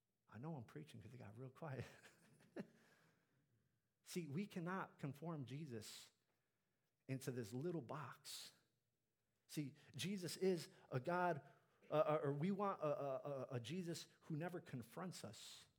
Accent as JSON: {"language": "English", "town": "Chicago", "region": "Illinois", "country": "United States", "tie": "born or raised there", "said": "I'm a millennial, so I grew up in the 90s, and Jordan's the GOAT growing up in Chicago, right?"}